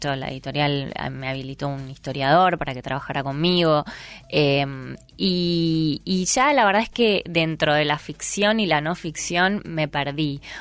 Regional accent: Uruguay; also born or lived in Brazil; Nací en Brasil, sí, pero fue casual.

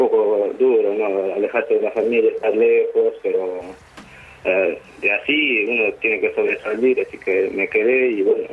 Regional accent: Cusco, Peru; Del Cusco.

